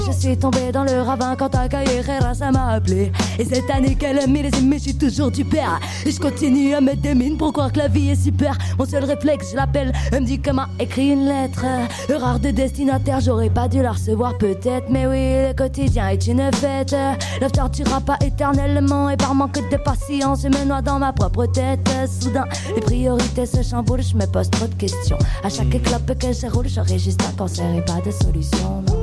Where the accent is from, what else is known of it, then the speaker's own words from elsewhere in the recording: Toulouse, Occitanie, France; Je mélange les pinceaux, c'est normal, je suis de Toulouse.